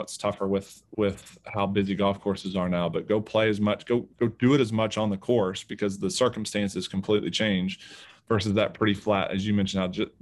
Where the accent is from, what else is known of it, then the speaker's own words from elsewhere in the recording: Oklahoma, United States; I mean, growing up in Oklahoma, I mean, I moved the ball around everywhere.